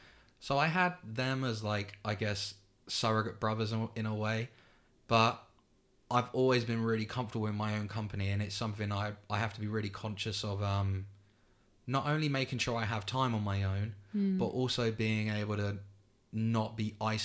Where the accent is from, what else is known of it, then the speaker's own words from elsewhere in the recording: Kingston, London, United Kingdom; also born or lived in Epsom; I live with my mum, my dad. So I'm from Kingston. So well, we born in Epsom, but was raised in Kingston from the age of 2. My mum moved there.